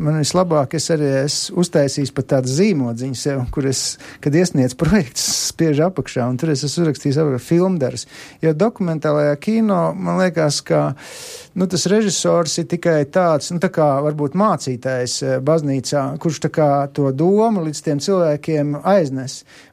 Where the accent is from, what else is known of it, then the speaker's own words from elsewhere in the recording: Rūjiena, Valmiera Municipality, Latvia; now in Jaunciems, Latvia; es īstenībā nemaz, Marta, neesmu no jaunciem, es esmu no Rūjens, bet es tagad esmu pārcēlies uz to jaunciem.